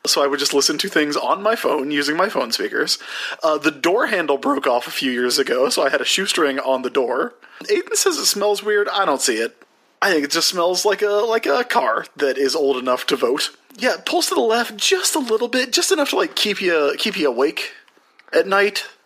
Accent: Greece; I came from Greece and had a thirst for knowledge, Matt.

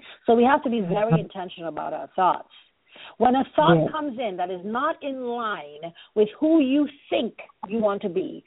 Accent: Nigeria; You know, I told you guys I was raised in Nigeria, and Nigerians are very expressive people.

